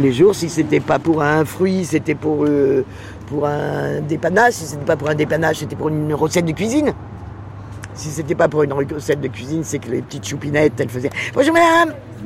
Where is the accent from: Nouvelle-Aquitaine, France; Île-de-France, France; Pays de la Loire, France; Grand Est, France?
Nouvelle-Aquitaine, France; je suis des Deux-Sèvres.